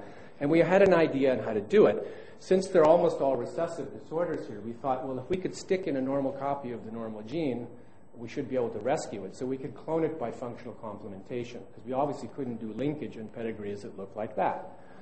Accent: Toronto, Ontario, Canada; born there; in the same year that I was born in Toronto

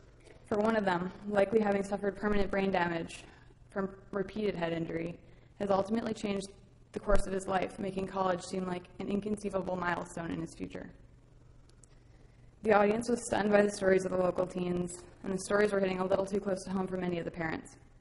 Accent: Dryden, Ontario, Canada; my hometown of Dryden, Ontario.

